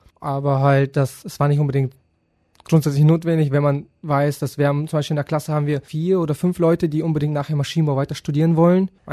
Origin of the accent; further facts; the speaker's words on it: Neunkirchen, North Rhine-Westphalia, Germany; ich komme aus Neunkirchen, bin auch 18 Jahre alt